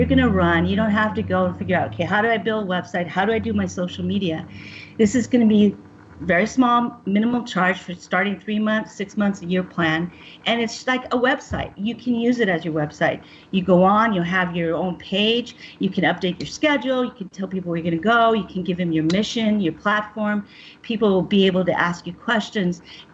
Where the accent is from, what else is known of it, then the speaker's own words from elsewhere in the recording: Mexican border, United States; also born or lived in New York / Washington, D.C.; ever since I was in New York there for 20 years and ended up going back to my hometown on the Mexican border of about 16,000 people.